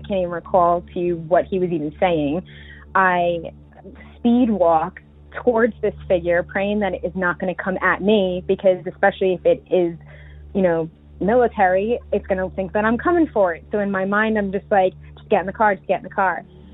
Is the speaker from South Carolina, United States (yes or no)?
no; Long Island, New York, United States; I'm from Long Island, New York, which is relevant to the story I'm going to tell you.